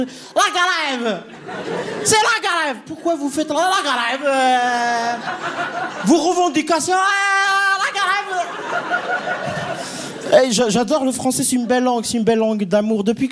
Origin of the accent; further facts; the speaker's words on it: Algeria; first language Kabyle; French is a second language; je viens d'Algérie.